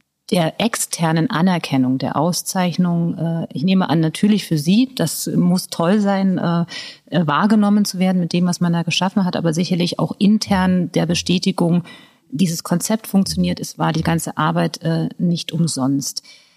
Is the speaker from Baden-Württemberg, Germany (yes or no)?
no; Thuringia, Germany; moved away; Und komme ich ja aus Thüringen